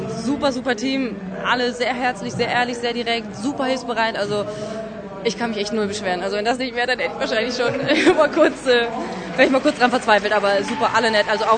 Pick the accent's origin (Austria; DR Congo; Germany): Germany; Cologne, North Rhine-Westphalia; Ich komme tatsächlich aus Köln, ja. Köln.